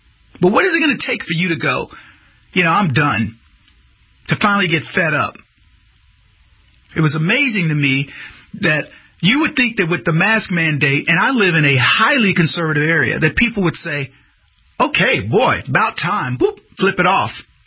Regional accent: Texas, United States; And certainly in the Republic of Texas, I'm from Texas, we are a proud people, more than you would even know.

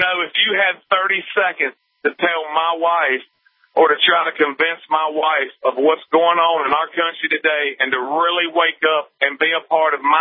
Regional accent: North Carolina, United States; I'm from North Carolina, so I just wanted to let you know that North Carolina, the way I was raised, we say thank you anyway.

